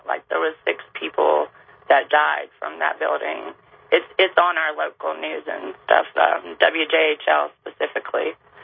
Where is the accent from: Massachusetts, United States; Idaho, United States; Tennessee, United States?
Tennessee, United States; Jonesboro; I actually grew up in Jonesboro, the oldest town in Tennessee.